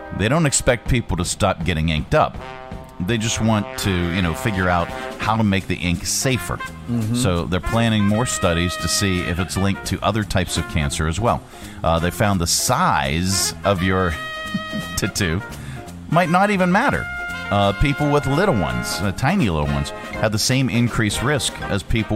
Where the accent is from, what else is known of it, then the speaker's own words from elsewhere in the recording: Scotland, United Kingdom; And you know, and the fact that I'm Scottish as well.